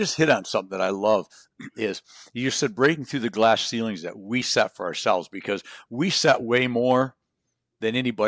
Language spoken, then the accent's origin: English; Michigan, United States; See, we're both from Michigan. You're from Michigan now. I'm from there originally.